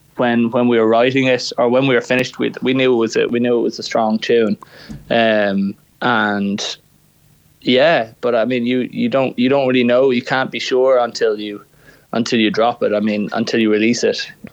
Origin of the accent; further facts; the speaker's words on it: Waterford, Munster, Ireland; moved away as an adult; I left Waterford like when I was, I went to 19. To be honest, growing up in Waterford, going to De La Salle